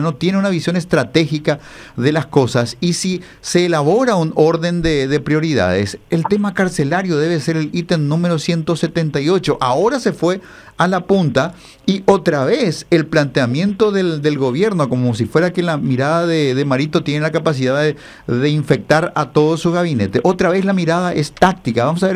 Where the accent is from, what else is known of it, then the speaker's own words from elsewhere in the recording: Paraguay; first language Guarani; Spanish is a second language; desarraigarlo de ese yejapo'o del que hablamos en nuestra lengua nativa